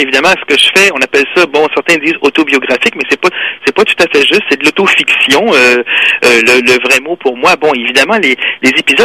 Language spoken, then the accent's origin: French; Montreal, Quebec, Canada; Je veux dire, je suis de Montréal, donc à Montréal, ça brassait pas mal